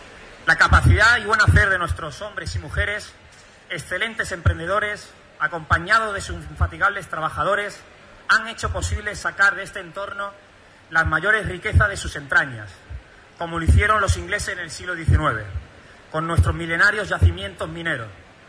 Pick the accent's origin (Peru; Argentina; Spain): Spain; Huelva, Andalusia; Somos los onubenses, la verdad sea dicha, gente tan hospitalaria que hasta hemos acogido a grandes civilizaciones